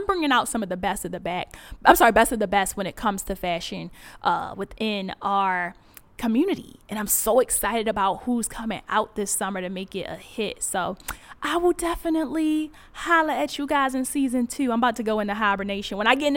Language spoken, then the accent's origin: English; Baltimore, Maryland, United States; You know, I'm from Baltimore, but my sister, my mom, they live in Philly